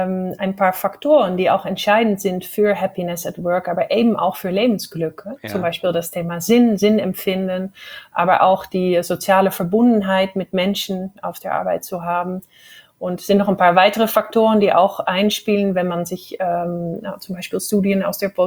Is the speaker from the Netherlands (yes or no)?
yes; Netherlands; German is a second language; du hörst, ich komme aus den Niederlanden